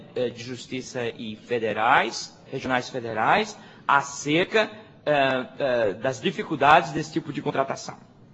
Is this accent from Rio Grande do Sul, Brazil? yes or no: no; Paraíba, Brazil; born there; now in São Paulo, Brazil; Eu sou paraibano de nascimento, mas tenho no meu gabinete, além da bandeira da Paraíba, a bandeira de São Paulo.